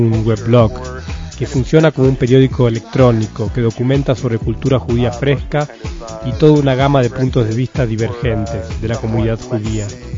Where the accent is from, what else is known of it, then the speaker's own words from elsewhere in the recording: New York, United States; now in Israel; Tengo 26 años, nací y me crié en Nueva York. Tuve una relación estrecha con mi judaísmo.